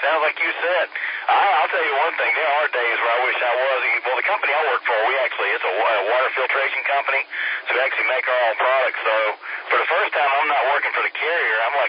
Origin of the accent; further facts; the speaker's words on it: Greenville, South Carolina, United States; I'm originally from Greenville, so I had a company up here approach me about it and went in, and here I was moving back to Greenville about 6 months ago.